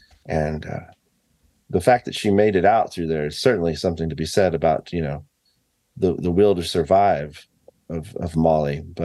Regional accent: Fairfax, United States; I grew up in this town. I didn't even know any of this story until I was a teenager and just growing up in Fairfax.

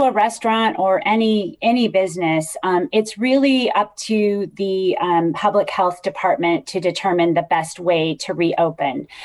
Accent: Sacramento, California, United States; Well, I grew up in Sacramento, so I very much understand how deep Giants fandom runs deep in the Sacramento area.

